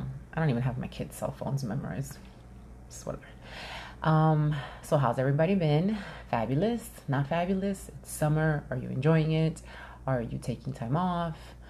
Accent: Yonkers, New York, United States; I'm from Yonkers, and … is like the GOAT. Not just in Yonkers, but like everywhere. But when you're from Yonkers, from the same part of town that he's from, it really hits you when someone passes away.

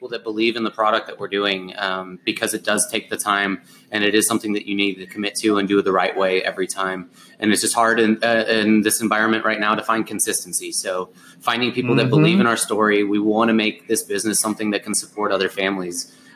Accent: St. Louis, Missouri, United States; And I'm actually from St. Louis

